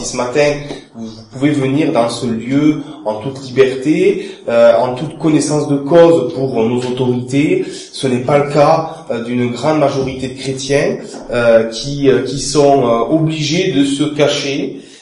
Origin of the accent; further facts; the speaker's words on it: Albi, Occitanie, France; accent: Toulouse, Albi; mon accent soit chantant, ce n'est pas l'accent marseillais, c'est l'accent toulousain, albigeois plus précisément.